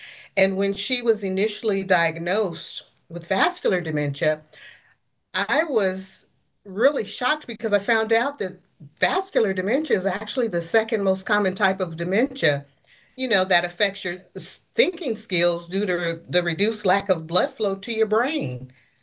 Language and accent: English; Los Angeles, California, United States; And then, of course, her family migrated to Los Angeles, California. I grew up with my mother.